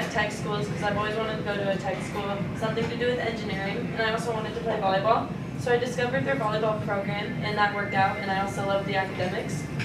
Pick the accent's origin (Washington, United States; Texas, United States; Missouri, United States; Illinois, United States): Washington, United States; Olympia; I'm from Olympia, Washington, and I'm a freshman, and I'm studying mining engineering.